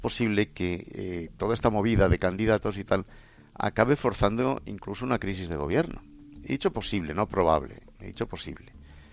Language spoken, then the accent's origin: Spanish; Cantabria, Spain; Yo he metido solamente el termómetro en mi tierra, en Cantabria.